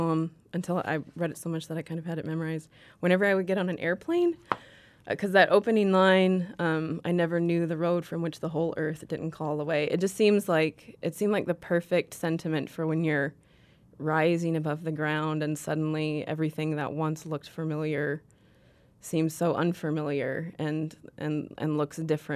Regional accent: Indiana, United States; I grew up in Indiana too

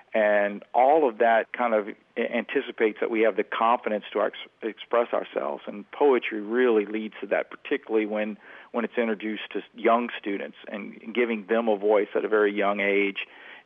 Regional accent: Louisiana, United States; I write an awful lot about growing up in South Louisiana and the region and Cajun culture and my own family life and the impact all that's had on me growing up

